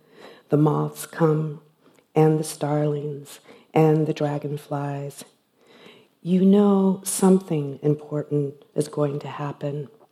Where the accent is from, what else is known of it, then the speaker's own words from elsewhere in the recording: Compton, California, United States; born there; And as Louise said, I was born in Compton, and I have a very strong fondness for this place as a site of refuge and a site of incredible imagination and creativity.